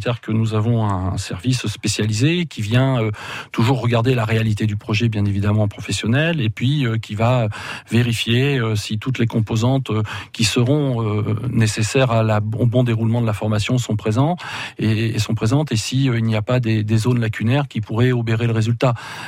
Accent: Limoges, Nouvelle-Aquitaine, France; Pour tout vous dire, je viens de Limoges

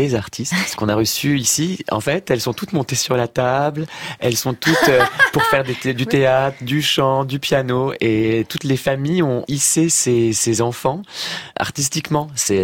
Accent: Grand Est, France; Je viens de La Meuse.

